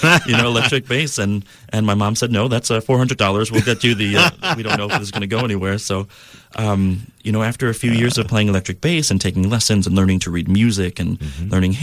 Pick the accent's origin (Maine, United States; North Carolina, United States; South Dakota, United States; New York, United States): New York, United States; New York City; I grew up in New York City, and a lot of people don't really think of it as a tight community or as a nurturing community. But for me, growing up in Queens and having a family that's from New York